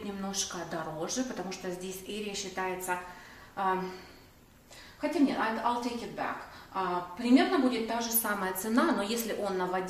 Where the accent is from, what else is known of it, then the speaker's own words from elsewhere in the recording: Simferopol, Crimea, Ukraine; Я из Крыма, из Симферополя.